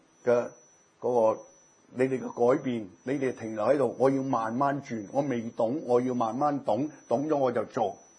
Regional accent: Guangdong, China; 我请一餐好食嘅嘢俾你，我哋广东人讲晒

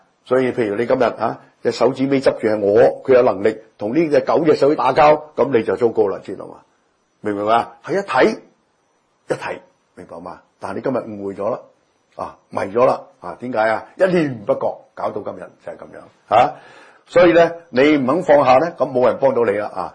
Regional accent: Guangdong, China; 啊，我哋廣東人講，你阻住個地球轉

